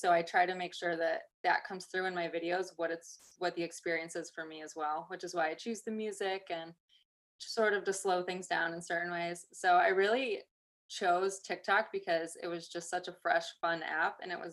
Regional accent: New York, United States; now in Tampa, United States; I'm from upstate New York. So I'm more in the country, Rolling Hills area.

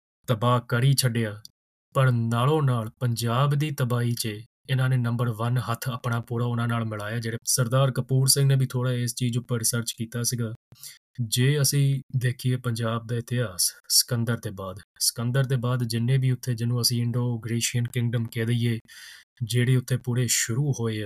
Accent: Punjab, India; ਹਾਂ, ਇੰਨਾ ਸੀਗਾ ਕਿ ਅਸੀਂ ਪੰਜਾਬ ਦੇ ਆ, ਅਸੀਂ ਪੰਜਾਬ 'ਚ ਰਹਿੰਦੇ ਆ, ਤਾਂ ਸਾਡਾ ਇਸ ਧਰਤੀ ਨਾਲ ਲਿੰਕ ਆ

